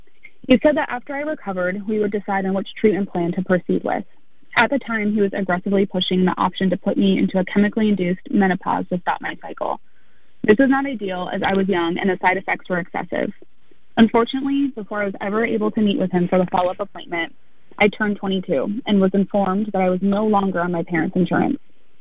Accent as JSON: {"language": "English", "town": "Vancouver", "region": "Washington", "country": "United States", "said": "I'm from Vancouver, Washington"}